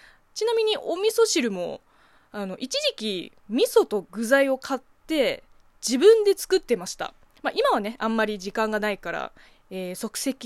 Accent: China; Japanese is a second language; now in Japan; 中国生まれ中国育ちの私

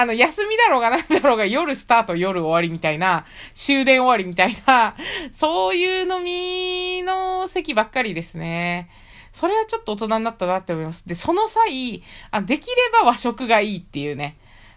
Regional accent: near Tohoku, Japan; 私田舎の方ね、東北に近い方の出身なので

